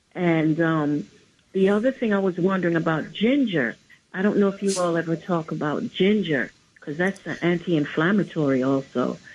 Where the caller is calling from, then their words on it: Bronx, New York, United States; I'm calling from the Bronx. I always listen to your show and call in.